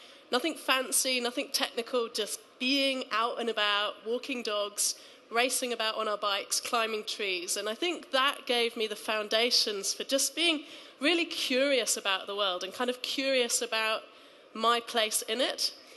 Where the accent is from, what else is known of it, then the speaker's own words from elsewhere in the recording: East Midlands, United Kingdom; So growing up in Rutland, landlocked Rutland